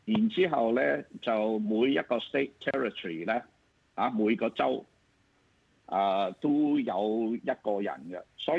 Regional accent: Australia; 我哋澳洲人100% 通通都支持嘅

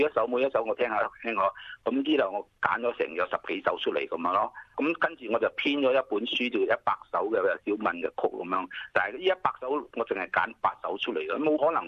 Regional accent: Singapore; 我雖然唔係中國，我係新加坡嚟

